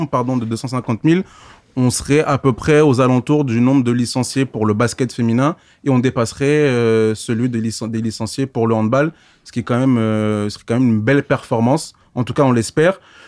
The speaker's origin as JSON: {"language": "French", "country": "France", "said": "place à la Coupe du Monde de football chez nous, en France."}